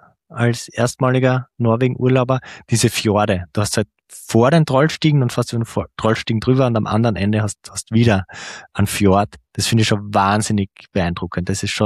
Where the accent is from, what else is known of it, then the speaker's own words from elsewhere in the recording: Austria; als Österreicher, jetzt ist es nicht so unglaublich viel cooler als eine normale Passstraße in den Alpen.